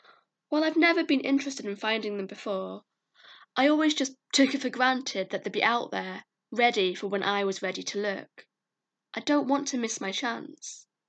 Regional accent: York, Yorkshire and the Humber, United Kingdom; Growing up, people were always asking me, "Where are you from?" I hate that question. I'd say York, and they'd laugh and go, "No, where are you really from? What's your heritage?"

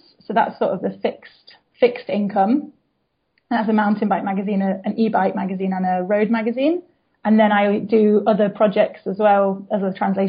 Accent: East Midlands, United Kingdom; Just near, like between Mansfield and Nottingham.

